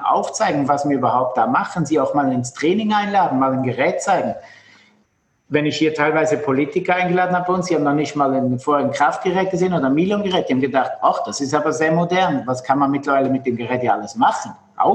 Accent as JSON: {"language": "German", "country": "Switzerland", "moved": "as an adult", "lives_now": "Germany"}